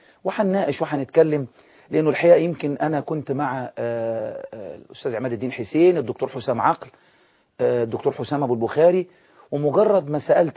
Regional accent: Egypt; عندنا في مصر

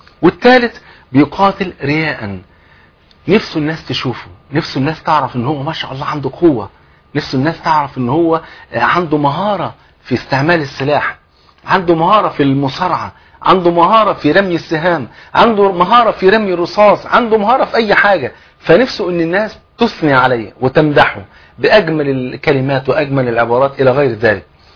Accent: Egypt; يعني عارف المثل اللي عندنا في مصر

